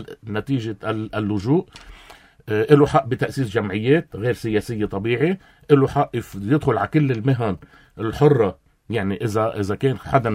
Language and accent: Arabic; Lebanon; بالنسبة لنا كلبنانية